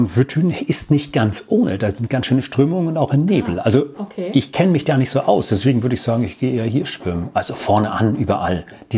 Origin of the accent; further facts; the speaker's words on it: Norddorf, Schleswig-Holstein, Germany; born there; Also ich bin gebürtiger Norddorf, aber ich versuche so objektiv wie möglich zu sein.